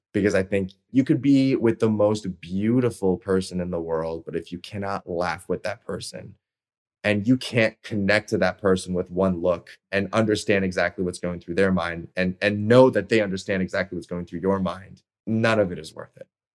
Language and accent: English; Toronto, Ontario, Canada; my hometown of Toronto.